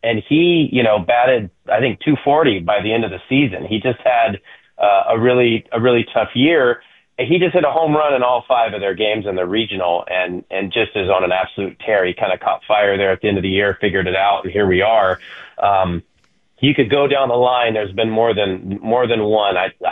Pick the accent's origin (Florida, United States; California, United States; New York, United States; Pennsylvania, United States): Florida, United States; Tallahassee; I was born in Tallahassee and kind of grew up there part of my life. So my family still lives there